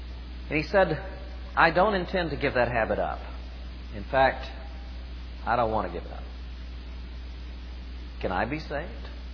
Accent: Kansas City, United States; I'm from Kansas City, these people from Springfield.

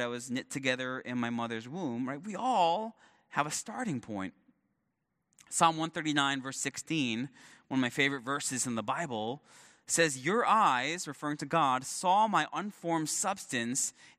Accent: Queens, New York, United States; also born or lived in Manhattan; 1985, I was born. 1987, I went to nursery school. 1991, I moved from Manhattan to Queens.

